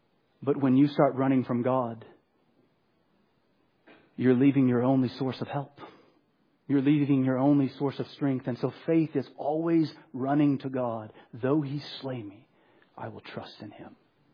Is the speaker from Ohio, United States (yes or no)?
no; Texas, United States; I'm a Texan, so everything's bigger and better in Texas.